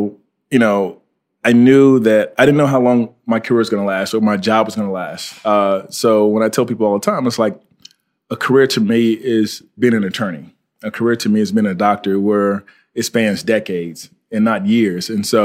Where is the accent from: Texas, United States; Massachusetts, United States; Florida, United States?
Florida, United States; Fort Pierce; So I'm from Florida. Went to high school at Fort Pierce Westwood High School.